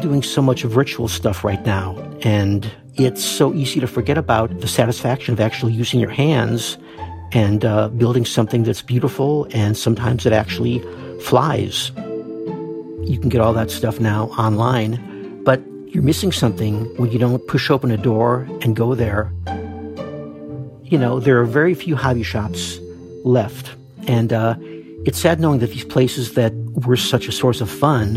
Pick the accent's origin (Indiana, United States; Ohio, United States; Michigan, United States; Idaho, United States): Indiana, United States; now in Montclair, United States; I live in Montclair, New Jersey. I love building rockets and other types of models. I grew up in Indiana, and there was a store called Dildine's.